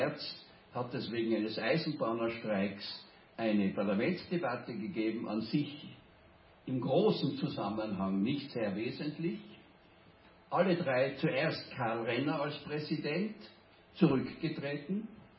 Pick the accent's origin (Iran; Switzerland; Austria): Austria; Innsbruck, Tyrol; Die letzte freie Wahl, die 1932 abgehalten wurde, war in Innsbruck, meiner Heimatstadt.